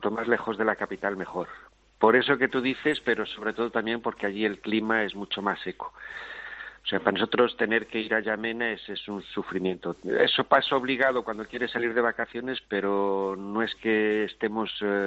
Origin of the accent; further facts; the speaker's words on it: Spain; now in Chad; somos varios españoles.